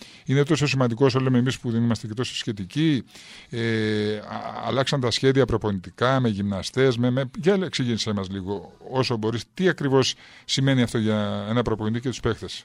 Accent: Patras, Western Greece, Greece; εγώ μέχρι το 2002 δεν ήμουν εδώ στην Πάτρα, παρόλο που είμαι πατρινός

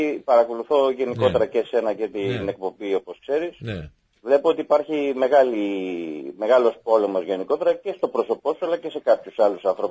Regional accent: Cyprus; είμαι από Κύπρο.

